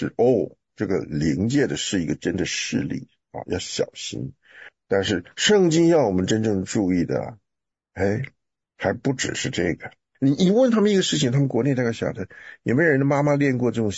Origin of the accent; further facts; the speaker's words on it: Taiwan; 我来的那个地方，像我们从台湾来那个迷信，那个鬼魔的事情可多了，太多了。就我那时候带我太太回台湾